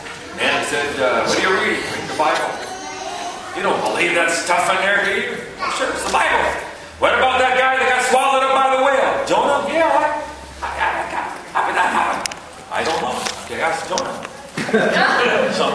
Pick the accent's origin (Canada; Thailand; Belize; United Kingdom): Thailand; Chiang Mai; now in United States; This last year, we were in Chiang Mai, Thailand, where I grew up. I was born here, but went over there.